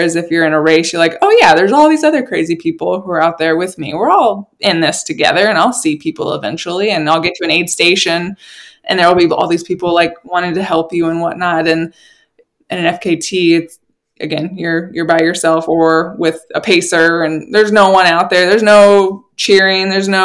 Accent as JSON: {"language": "English", "region": "Florida", "country": "United States", "also_born_or_lived": "Chicago", "said": "and I'm from Florida, so like the heat is just in me from experiencing that my entire life, minus the 10 years in Chicago."}